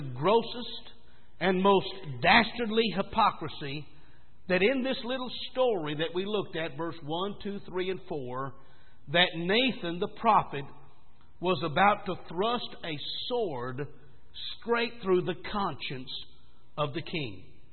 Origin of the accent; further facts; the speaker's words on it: Texas, United States; Or man, maybe that's because I was born and raised in Texas or something.